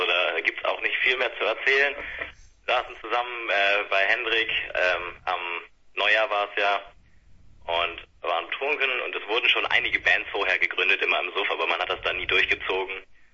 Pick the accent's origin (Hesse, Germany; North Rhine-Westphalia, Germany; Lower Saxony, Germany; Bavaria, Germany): Lower Saxony, Germany; Salzhausen; now in Hamburg, Germany; Ich wohne in Hamburg, komme ursprünglich aber vom schönen Dorf, da wo auch immer noch unser Proberaum ist und auch noch die Hälfte der Band wohnt. Also in der Lüneburger Heide.